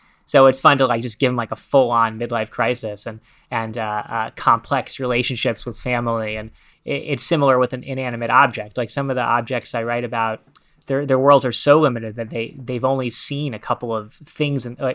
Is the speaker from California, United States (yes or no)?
no; New York City, New York, United States; The City Speaks is a story told from the point of view of my hometown, New York City.